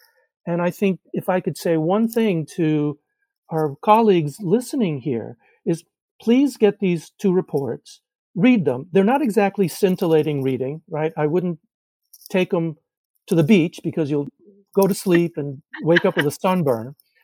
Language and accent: English; Argentina; now in United States; since I'm from Argentina, I speak Spanish.